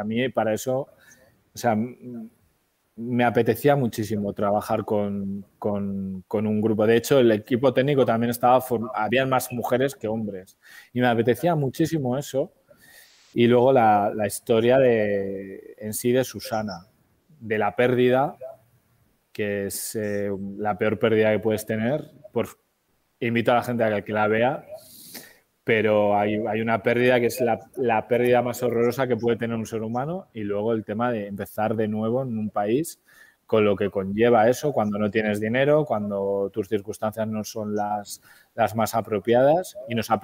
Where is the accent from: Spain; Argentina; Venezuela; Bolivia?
Spain; Curiosamente, donde menos he trabajado ha sido en mi país, pero también porque he estado muchos años sin vivir en España.